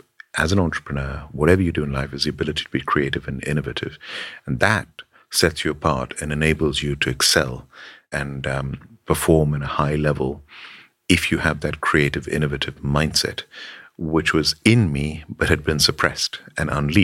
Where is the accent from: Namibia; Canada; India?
India; I was brought up in India, and my father was an army officer and was posted to different places every 2 or 3 years. So I moved around a lot